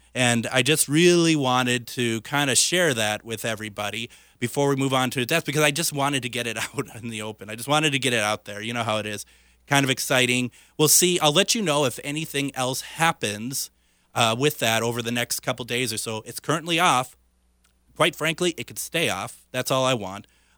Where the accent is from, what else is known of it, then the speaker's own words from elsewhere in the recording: Minneapolis, Minnesota, United States; I mean, me growing up in the Northeast Minneapolis area, we had gone there mainly for Easter.